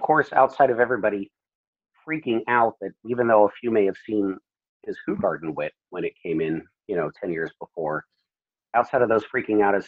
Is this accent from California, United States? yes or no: no; Colorado, United States; I mean, I was raised in Colorado, so when this hit, it was kind of like the Colorado upbringing kicked in on how to handle it.